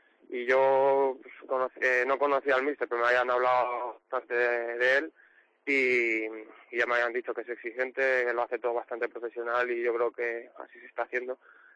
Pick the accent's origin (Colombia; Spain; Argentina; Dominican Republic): Spain; Madrid, Community of Madrid; Ahora me toca así para Toledo, que soy de Madrid y en nada cojo el coche.